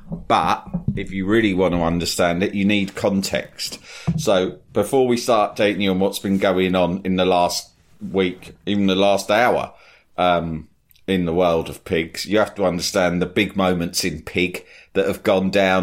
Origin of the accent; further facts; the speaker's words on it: United Kingdom; We hate on Britain and the British quite a lot on this podcast, which is a shame because we are British.